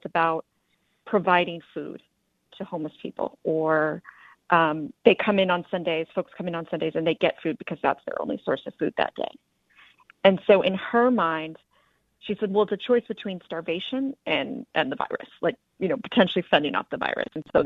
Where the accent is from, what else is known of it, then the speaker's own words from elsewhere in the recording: San Antonio, Texas, United States; And I'm from San Antonio, and I know what an integral part that is of the city.